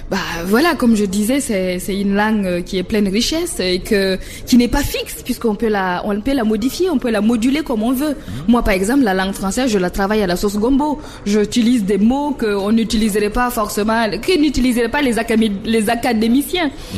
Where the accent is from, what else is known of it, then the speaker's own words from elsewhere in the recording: Burkina Faso; first language Mooré; French is a second language; Moi, quand je vois un Burkinabé, c'est tout de suite le moré, ma langue maternelle, parce que ça nous manque